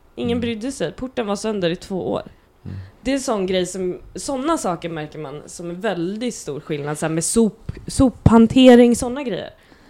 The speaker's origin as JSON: {"language": "Swedish", "town": "Fisksätra", "region": "Stockholm County", "country": "Sweden", "tie": "born or raised there", "also_born_or_lived": "Gröndal, Sweden", "said": "jag är uppväxt i Fisksätra men har även bott i Gröndal som är jättevitt."}